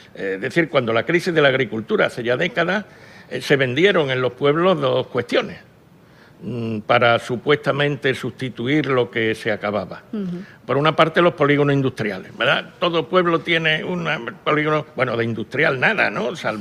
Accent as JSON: {"language": "Spanish", "town": "Seville", "region": "Andalusia", "country": "Spain", "said": "Sevilla es mi pueblo, ¿no? Yo soy, uh-huh. Yo me defino como andaluz de Sevilla."}